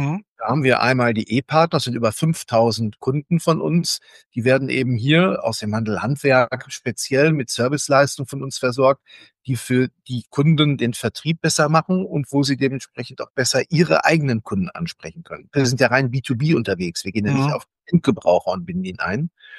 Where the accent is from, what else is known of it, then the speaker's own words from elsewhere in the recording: North Rhine-Westphalia, Germany; born there; bin gebürtiger Westfale. Die Liebe hat mich ins Rheinland gebracht.